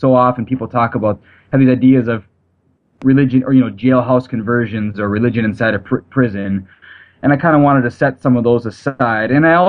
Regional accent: Minneapolis, Minnesota, United States; And, I grew up in Minneapolis, and this is a lot different setting.

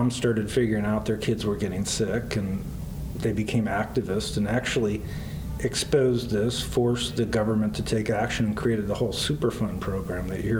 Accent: Buffalo, New York, United States; Originally, I'm from Buffalo, New York area, but now I'm a professor at Virginia Tech.

